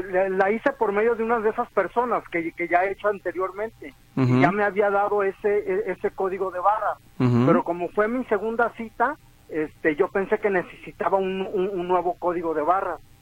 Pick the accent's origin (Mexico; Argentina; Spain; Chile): Mexico; Fíjate, como buen mexicano dejé al último para lo de la foto ahí en lo de la visa